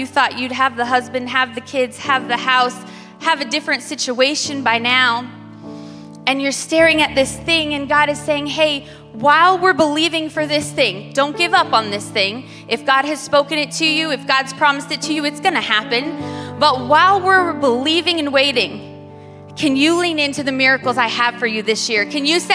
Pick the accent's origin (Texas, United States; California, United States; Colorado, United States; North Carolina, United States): California, United States; moved away as an adult; I'm originally from California, for those of you who don't know, and came here when I was 18.